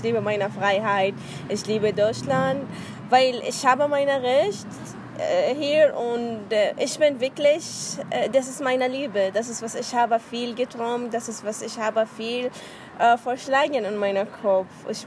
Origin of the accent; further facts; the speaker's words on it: Saudi Arabia; German is a second language; moved away as an adult; now in Germany; Ich komme aus Saudi-Arabien, aber meine Nationalität ist Syrien. Ich habe in Saudi-Arabien geboren und studiere, arbeite